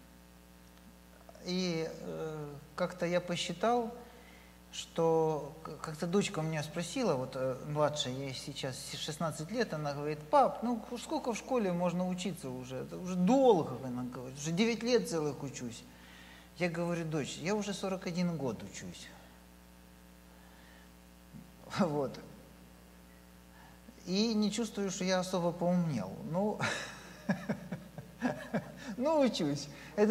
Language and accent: Russian; Ukraine; moved away as an adult; also born or lived in Siberia; вот я вырос, родился в Украине. И первые 20 лет я прожил в Украине. Потом мы уехали в Сибирь. Потом я жил в Сибири.